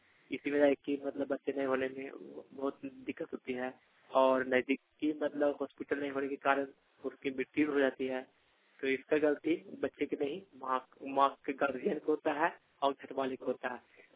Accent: Sanku, Jharkhand, India; ग्राम Sanku, post पिंडा, थाना जोरी, जिला चतरा के निवासी हूँ।

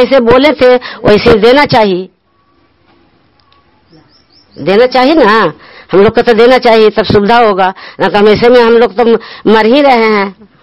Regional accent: Sakarpura, India; सकरपुरा के रहने वाला हूँ।

